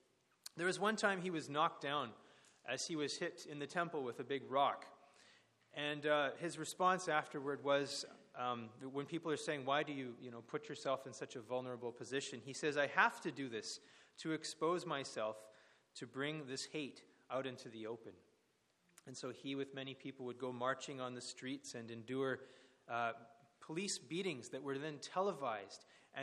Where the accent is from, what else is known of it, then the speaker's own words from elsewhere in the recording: Canada; I didn't really learn all that much about the details of the insides of American history growing up in Canada, but my wife's American